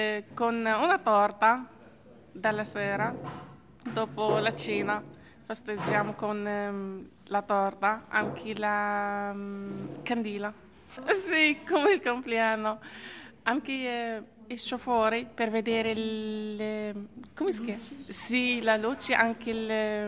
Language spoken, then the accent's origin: Italian; Morocco; Italian is a second language; Sono dal Marocco.